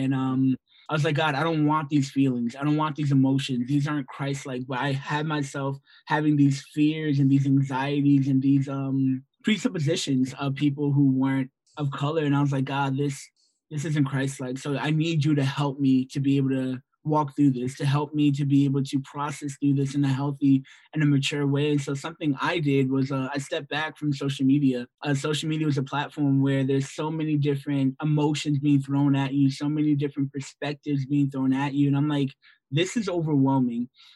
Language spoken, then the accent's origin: English; East Hartford, Connecticut, United States; I'm 28 years old and I'm originally from East Hartford, Connecticut.